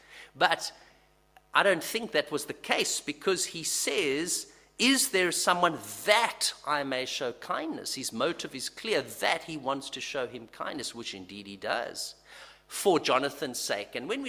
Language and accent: English; South Africa; the steaks that we would have growing up in South Africa